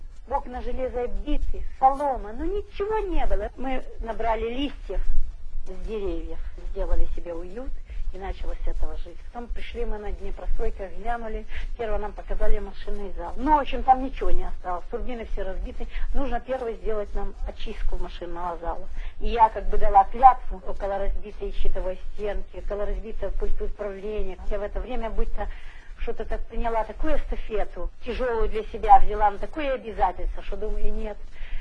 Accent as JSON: {"language": "Russian", "region": "Urals", "country": "Russia", "lives_now": "Ukraine", "said": "Я сама с Урала."}